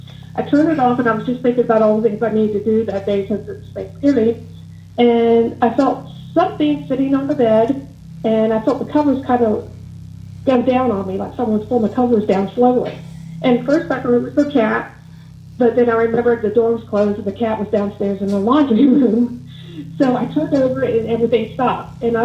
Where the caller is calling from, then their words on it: Virginia Beach, Virginia, United States; I'm from Virginia Beach, Virginia.